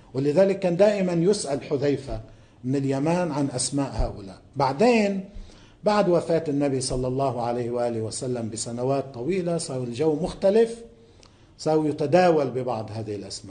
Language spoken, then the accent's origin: Arabic; Lebanon; مثل هلا التركيب الطائفية عندنا بلبنان